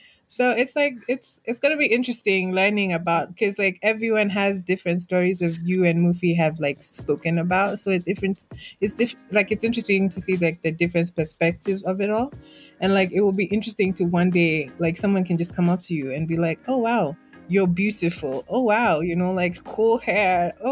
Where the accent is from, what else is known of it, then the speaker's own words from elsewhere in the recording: Kenya; I'm a black Muslim. You know what I mean? And maybe that's just because I was born and raised in Kenya